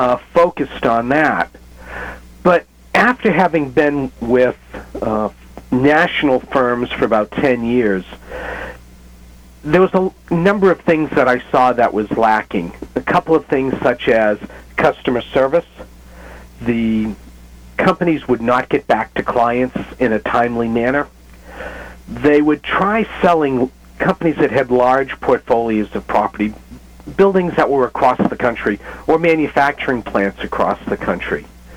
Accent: New Hampshire, United States; moved away as an adult; now in California, United States; Well, you know, I grew up in New Hampshire, but I've lived in California for over 30 years now.

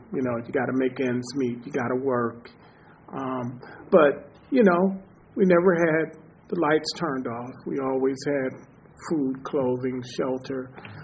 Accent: Baltimore, Maryland, United States; I grew up on the East Coast, Baltimore, single-parent household.

